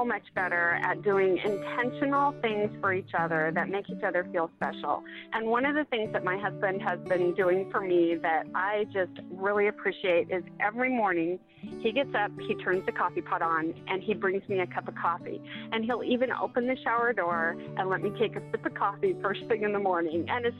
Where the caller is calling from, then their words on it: Peoria, Illinois, United States; I am just calling from Peoria